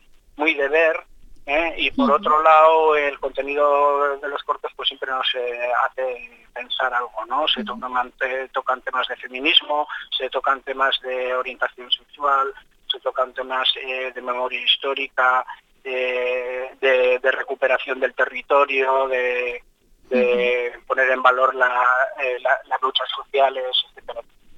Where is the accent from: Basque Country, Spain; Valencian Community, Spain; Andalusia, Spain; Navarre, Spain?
Basque Country, Spain; Llodio; Yo soy de Llodio